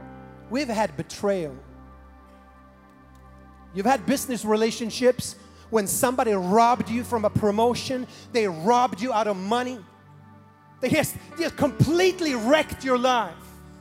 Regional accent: Sweden; moved away as an adult; now in United States; Born and raised in Sweden, I came to the United States of America in January 1995.

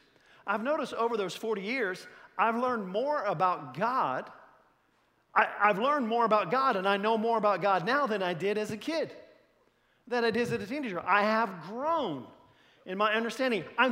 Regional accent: Columbus, Indiana, United States; Springfield, Missouri is about a 7 or 8 hour drive from Columbus, Indiana, my hometown.

